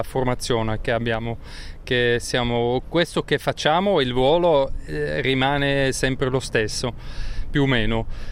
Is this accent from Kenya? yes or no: no; German-speaking Switzerland, Switzerland; e noi siamo svizzeri tedeschi.